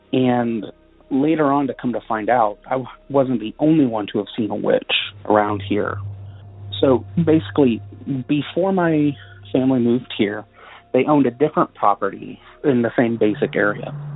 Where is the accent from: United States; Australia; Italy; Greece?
United States; Union, Kentucky; I'm from Union, Kentucky.